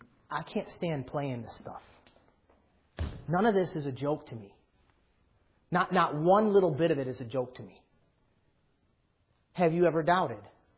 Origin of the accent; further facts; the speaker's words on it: United States; I appreciate all the luxuries that comes with being an American